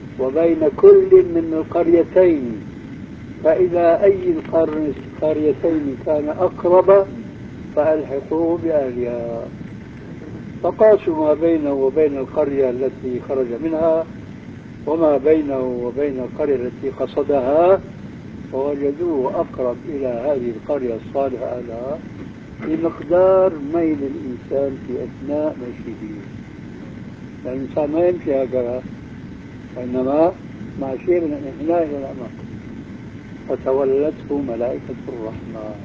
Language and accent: Arabic; Syria; على مذهب العام عندنا في سوريا